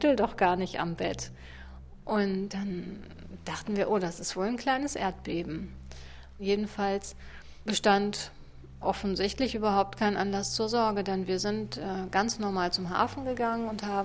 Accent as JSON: {"language": "German", "town": "Münster", "region": "North Rhine-Westphalia", "country": "Germany", "said": "ich komme aus Münster-Gremmendorf und ich bin Journalistin von Beruf."}